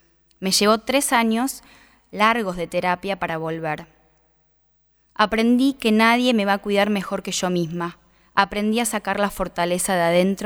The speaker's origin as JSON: {"language": "Spanish", "town": "Recreo", "region": "Catamarca", "country": "Argentina", "tie": "born or raised there", "said": "yo vengo de un pueblo de Recreo, Catamarca, donde yo, toda la familia, siempre fuimos como muy, todos muy cercanos con el pueblo."}